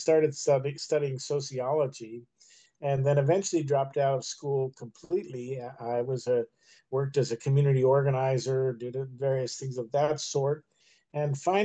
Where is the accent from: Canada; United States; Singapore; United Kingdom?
United States; California; I mean, I grew up basically in the Bay, San Francisco Bay Area, and was crazy about Yosemite and the Sierra Mountains.